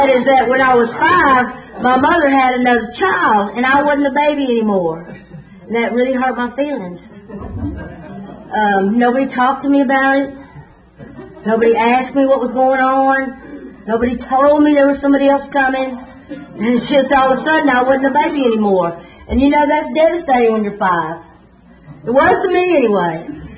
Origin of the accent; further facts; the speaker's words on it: Dallas, Texas, United States; I was born and raised in Dallas, and I was a fat little kid.